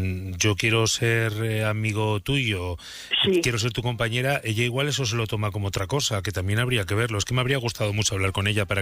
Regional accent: Burgos, Castile and León, Spain; Yo soy de Burgos. Soy de Burgos, que veraneo toda mi vida en...

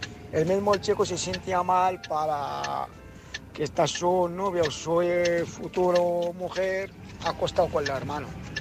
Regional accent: Toledo, Castilla-La Mancha, Spain; que somos de Toledo, trabajamos en la limpieza, somos conductor de camión

